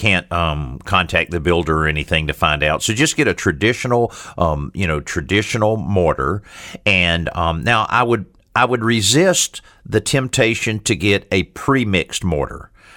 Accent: Marianna, Florida, United States; I don't know if you know that my hometown is actually Mariana, Florida.

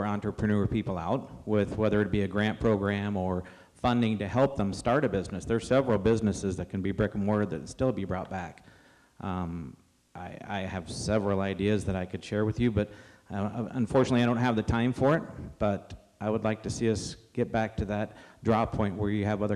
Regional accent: Jefferson, Iowa, United States; When I was a kid and I grew up in Jefferson

